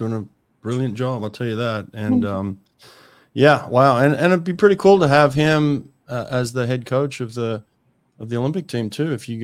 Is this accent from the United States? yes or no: no; Australia; I just have to as an Aussie.